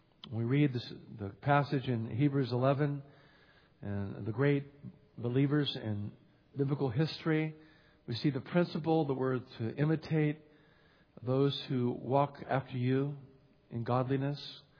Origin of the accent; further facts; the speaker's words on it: California, United States; moved away as an adult; now in Mississippi, United States; I was sent from California to Mississippi. I left my family 25 years ago.